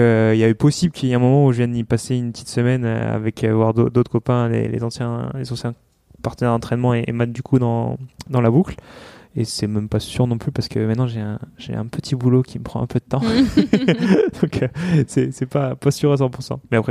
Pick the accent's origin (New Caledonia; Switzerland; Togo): New Caledonia; Je suis calédonien, donc je rentre en Calédonie pour ça.